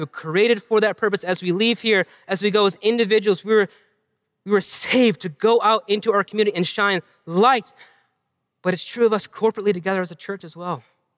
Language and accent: English; New England, United States; maybe it's just because I grew up in New England, and so we have all these lighthouses up and down the coast, and it kind of reminds me of home.